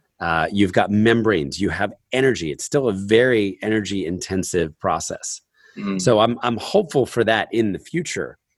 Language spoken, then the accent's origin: English; New Jersey, United States; I grew up in New Jersey and we had a well and we used a huge amount of water.